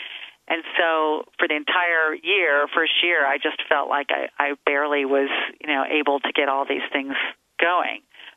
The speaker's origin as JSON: {"language": "English", "region": "Ohio", "country": "United States", "tie": "born or raised there", "also_born_or_lived": "Connecticut", "said": "I grew up in a small town in Ohio, in the northwest corner, but I moved around quite a lot."}